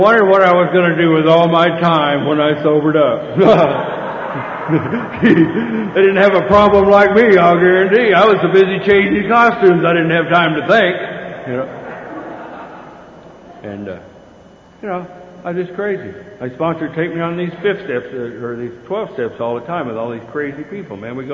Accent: Texas, United States; And I go in and think, well, I'm from Texas.

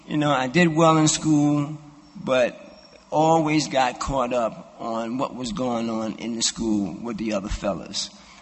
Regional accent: Brooklyn, New York, United States; I grew up in Brownsville in Brooklyn, and Brownsville in Brooklyn was a very hard, rough neighborhood

